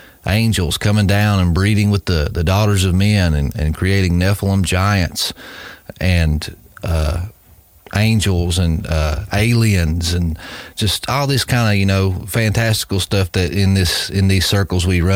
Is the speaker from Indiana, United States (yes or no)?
no; Tennessee, United States; I'm from the Bible Belt, if you can't tell by my dialect here. You know, I'm from East Tennessee, but grew up in church my whole life